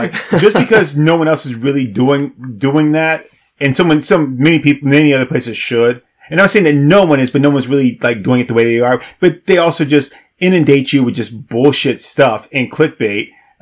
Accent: Canada; born there; because I was born here. In the Great North. I was born in Canada.

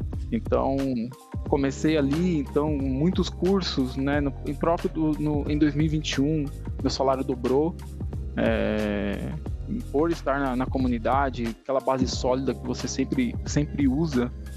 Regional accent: São Paulo, Brazil; Sou de São Paulo, né? Então, para quem não me conhece … sou de São Paulo.

